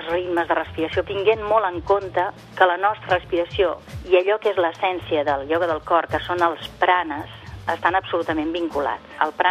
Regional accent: Balearic Islands, Spain; soc menorquina i soc mestra de ioga des de fa més de 30 anys

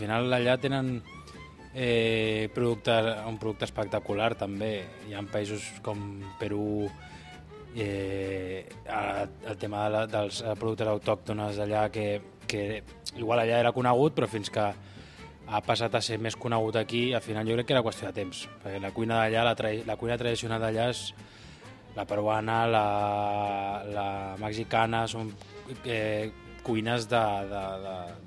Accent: Canet de Mar, Catalonia, Spain; jo sóc de Canet de Mar, d'un poble d'aquí del Maresme, 40 quilòmetres aquí al costat. I, bueno, sóc d'origen... Bueno, els meus pares són de Xile, però van arribar fa l'any 78 o així.

